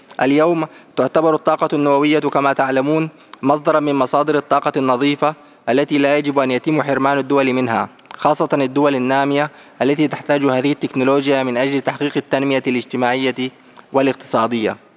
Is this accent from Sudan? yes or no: yes; Sudan; لقد ظلت بلادي السودان شريكا فاعلا في كل الجهود الرامية إلى نزع السلاح بمختلف أنواعه وأشكاله